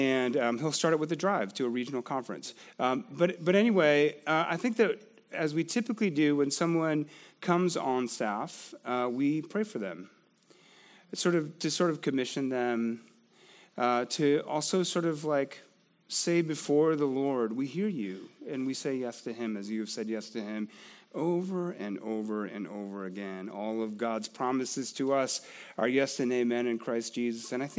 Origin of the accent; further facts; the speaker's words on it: Michigan, United States; I grew up in Michigan, and I was the only Korean at my high school.